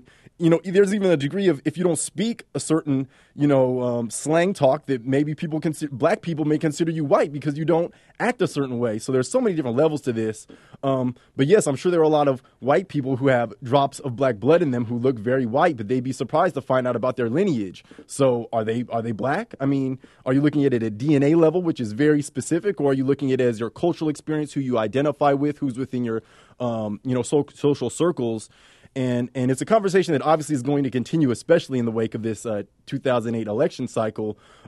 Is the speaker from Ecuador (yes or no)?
no; East Palo Alto, California, United States; I was raised in East Palo Alto, California, which is an urban area in the Bay Area.